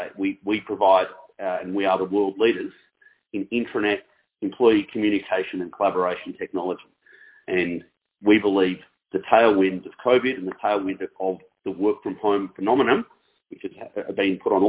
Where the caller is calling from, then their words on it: Melbourne, Victoria, Australia; CEO and co-founder of LiveTiles, and I'm calling from Melbourne